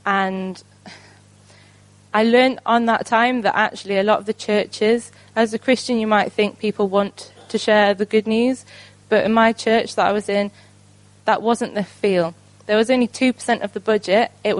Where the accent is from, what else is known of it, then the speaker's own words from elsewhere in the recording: West Midlands, United Kingdom; now in Peterborough, United Kingdom; I'm 23. I was brought up in Staffordshire and I now live in Peterborough.